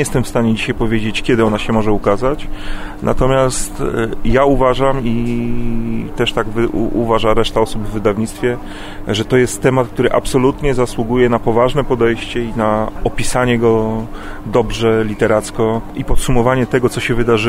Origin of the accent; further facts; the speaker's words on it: Bydgoszcz, Kuyavian-Pomeranian Voivodeship, Poland; sam pochodzę z Bydgoszczy, karierę robię w Warszawie, a mieszkam obecnie na Podlasiu.